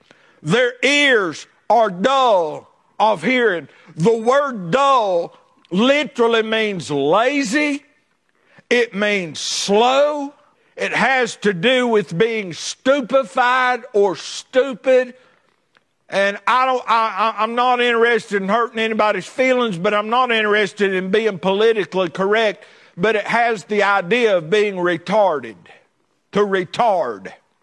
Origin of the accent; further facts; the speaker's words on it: North Carolina, United States; also born or lived in Ashe County, North Carolina; I came from Wilkes County, North Carolina. Before we came here, we moved from Ashe County, North Carolina. We lived on a little Christmas tree farm back up in the woods, and I'm proud to be a mountaineer.